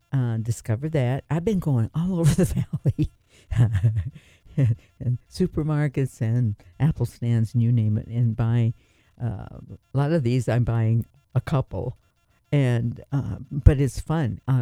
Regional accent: Midwest, United States; Growing up in the Midwest, we always said Carmel.

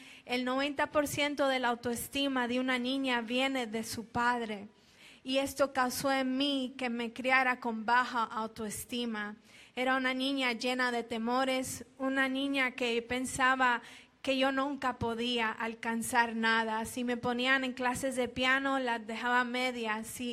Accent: Colombia; Quiero contarles de dónde soy, colombiana. Y bueno, yo nací en una iglesia. Literalmente nací en la iglesia porque mi mamá dio a luz en la iglesia mientras mi papá predicaba.

